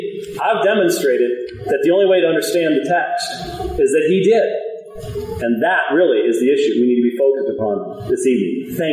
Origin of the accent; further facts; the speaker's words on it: Arizona, United States; You got some fans or something? I'm from Arizona, God, it's hot in here.